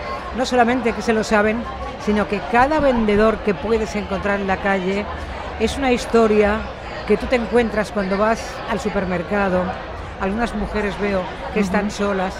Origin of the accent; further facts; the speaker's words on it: Andalusia, Spain; Sí, yo también.